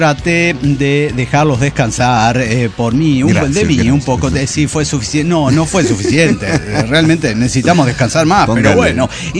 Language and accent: Spanish; Arica, Arica y Parinacota, Chile; Soy el pomo de Arica, Chile.